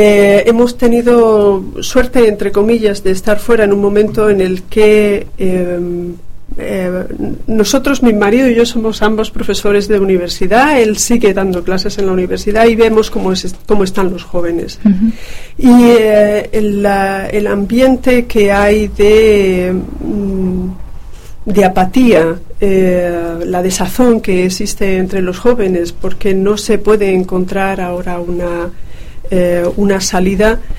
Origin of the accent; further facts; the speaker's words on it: Spain; moved away; volver a España, y no quería moverme de allí, de España. Yo ya había viajado mucho, yo quería quedarme en mi tierra